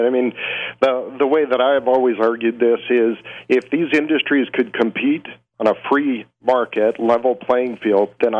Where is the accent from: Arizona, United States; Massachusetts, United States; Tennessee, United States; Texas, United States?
Arizona, United States; now in Michigan, United States; I came from Arizona before I moved to Michigan.